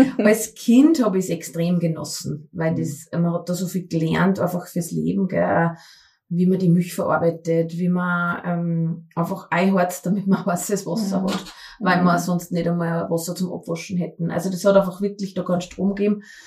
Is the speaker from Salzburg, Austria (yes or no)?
yes; Fuschl, Salzburg, Austria; also born or lived in Thalgau; geboren bin ich eigentlich in Thalgau, bin 4, 5 Jahre in Thalgau gewesen, meine Mama ist von da, also wir sind mit der Familie, dass er eingegliedert in diesen Ort, sind dann aber nach Fuschl gezogen, das ist die Nachbargemeinde.